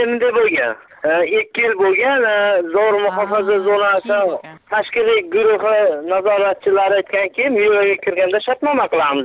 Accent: Rafqon, Fergana Region, Uzbekistan; born there; Farg'ona viloyati Beshariq tumani Rafqon qishlog'i Qo'rg'onda tug'ilganman.

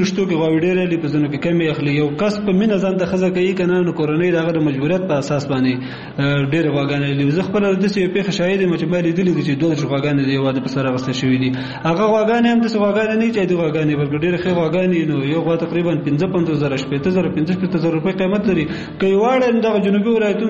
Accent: Kunar, Afghanistan; زه اصلن د کونړ ولایت اوسیدونکی یم

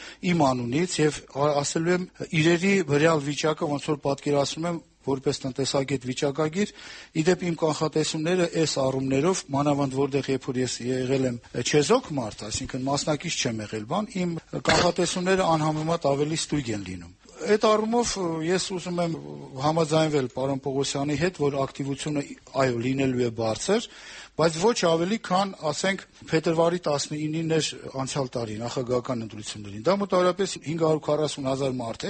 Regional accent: Yerevan, Armenia; Ես որպես Երևանցի

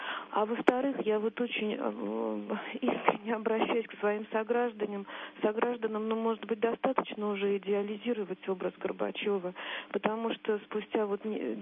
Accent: Moscow, Russia; я из Москвы.

